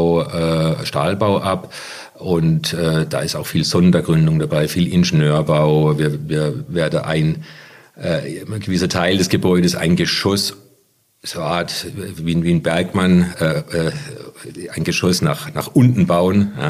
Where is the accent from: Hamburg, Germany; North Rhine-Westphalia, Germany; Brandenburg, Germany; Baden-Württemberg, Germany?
Baden-Württemberg, Germany; Ich bin Badener, ja.